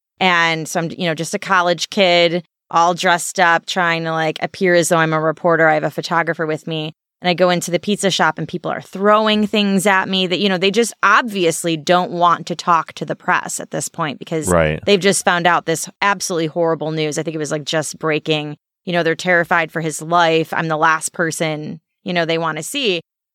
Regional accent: Alsip, Illinois, United States; So that's where I was born and raised.

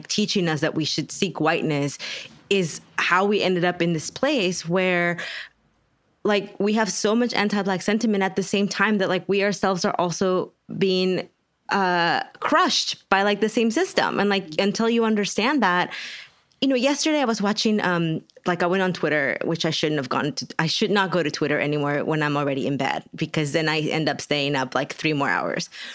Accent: Texas, United States; I'm from Texas, and when I say y'all, we have to do something in that y'all, like, I'm included, you know?

